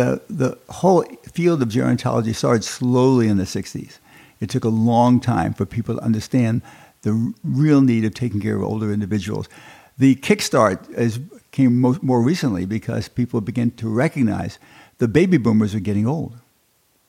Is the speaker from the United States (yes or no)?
yes; Brooklyn, New York, United States; I'm a Jew from Brooklyn, and I pronounce things in a different way.